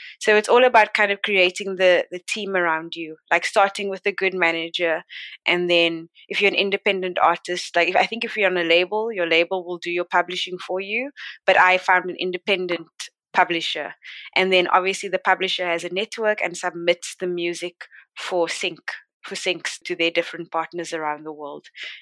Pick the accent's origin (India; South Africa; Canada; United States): South Africa; Cape Town, Western Cape; I am from Cape Town, South Africa.